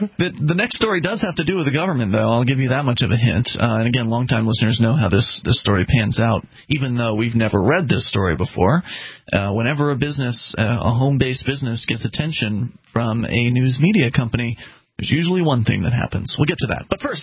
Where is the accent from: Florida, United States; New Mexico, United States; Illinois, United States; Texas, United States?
Florida, United States; now in New Hampshire, United States; I was born and raised in Florida originally, and yeah, I know it's cold in New Hampshire